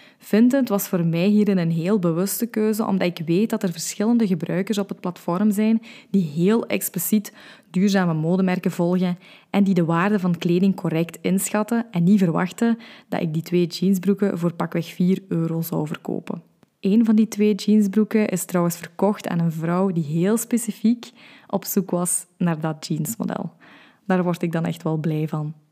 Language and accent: Dutch; Limburg, Belgium; accent: Limburg; Zoals je wellicht al aan mijn tongval hebt gehoord, woon ik in het mooie Limburg.